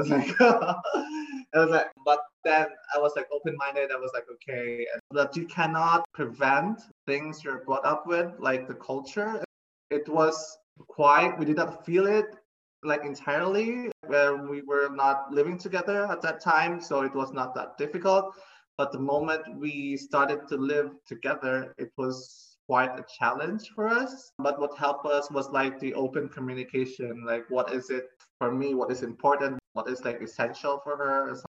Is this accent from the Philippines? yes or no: yes; Philippines; although I was raised and born in the Philippines, I think I'm not that traditional.